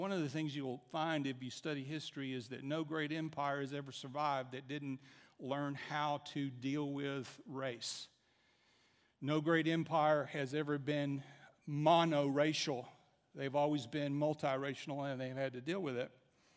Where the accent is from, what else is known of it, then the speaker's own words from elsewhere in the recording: the South, United States; Let me describe in generality some of the things I observed growing up in the South.